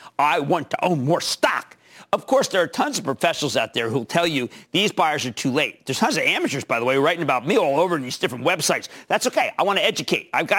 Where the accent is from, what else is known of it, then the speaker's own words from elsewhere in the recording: Philadelphia, Pennsylvania, United States; I know I'm the only person in America, because I'm from Philadelphia, I can say